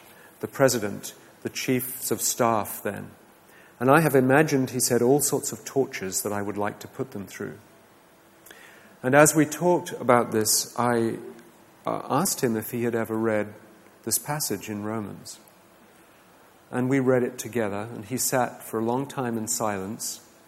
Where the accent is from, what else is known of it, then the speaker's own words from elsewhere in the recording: England, United Kingdom; And being an Englishman, I didn't know a whole lot about the Vietnam War